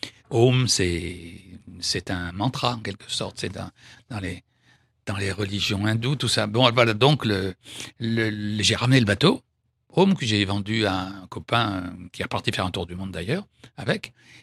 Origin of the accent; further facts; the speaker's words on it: Madagascar; born there; also born or lived in Saint-Pierre-et-Miquelon; Je suis né dans une île, d'un père né dans une île. Je suis né à Madagascar, d'un père corse. J'ai vécu enfant à Saint-Pierre-et-Miquelon.